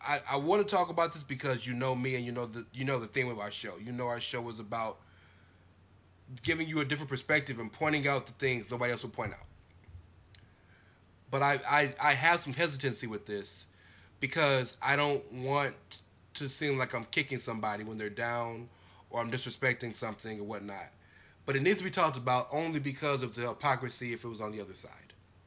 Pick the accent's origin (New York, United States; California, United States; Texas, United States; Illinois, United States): Texas, United States; Houston; Dallas, like, sucks, but I'm from Houston, so I'm supposed to say that.